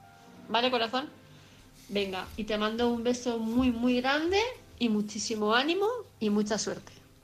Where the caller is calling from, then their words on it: Palma, Balearic Islands, Spain; de Palma de Mallorca.